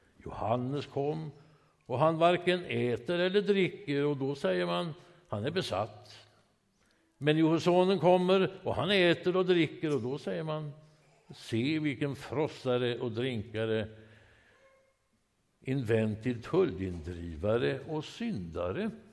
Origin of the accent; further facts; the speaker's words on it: Smögen, Västra Götaland County, Sweden; Och det mindes mig min söndagsskolsvandring hemma på Smögen.